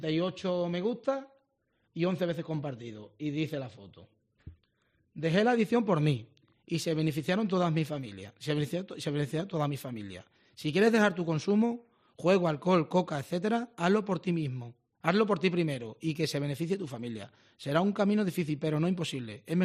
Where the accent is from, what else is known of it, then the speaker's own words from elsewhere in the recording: Badajoz, Extremadura, Spain; Yo soy de Badajoz.